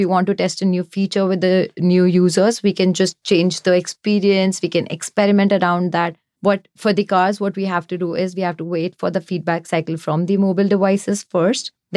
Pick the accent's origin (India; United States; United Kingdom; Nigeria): India; moved away as an adult; I moved from India in 2021 for Spotify.